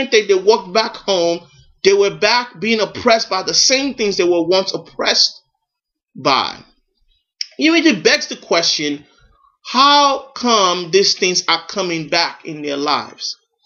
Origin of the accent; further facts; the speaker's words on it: Nigeria; That's one thing I did not know when I was growing up in Nigeria.